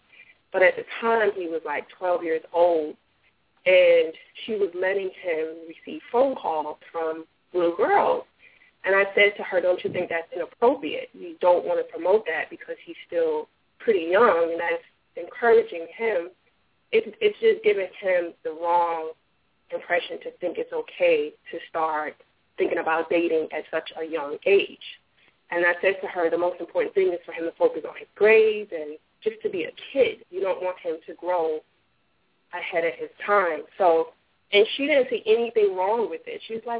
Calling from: North Carolina, United States; North Carolina.

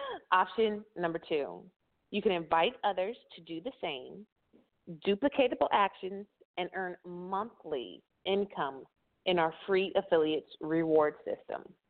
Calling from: Grovetown, Georgia, United States; I am calling from Grovetown, Georgia.

